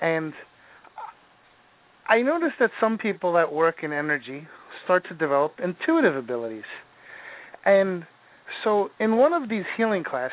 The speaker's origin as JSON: {"language": "English", "town": "Long Island", "region": "New York", "country": "United States", "said": "I don't know where you are, but I'm from Long Island"}